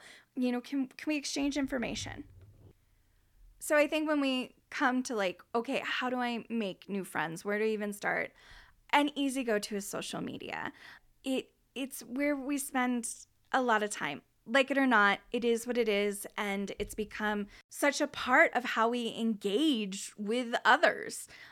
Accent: Ireland; I am an Irish woman, but I just don't want to make time for that these days.

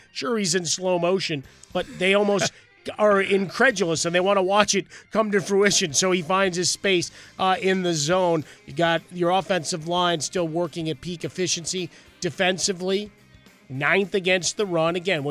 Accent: Chicago, Illinois, United States; So growing up in Chicago. I mean, I got the Bears and then whatever the other game was

